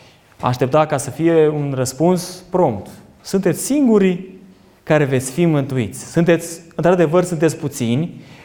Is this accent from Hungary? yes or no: no; Biertan, Sibiu County, Romania; La mine în biserică, de unde sunt eu, de la Biertan